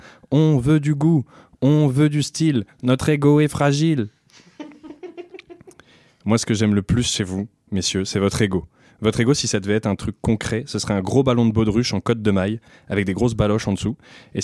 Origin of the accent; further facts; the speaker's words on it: Cherbourg, Normandy, France; Alors, bonjour. Moi, j'ai grandi à Cherbourg.